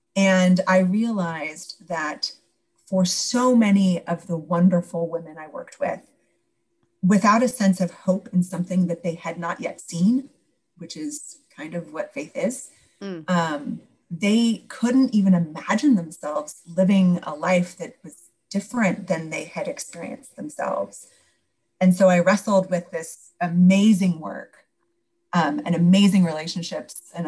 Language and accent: English; Pasadena, California, United States; I had never lived farther than 8 miles from the hospital in which I was born in Pasadena.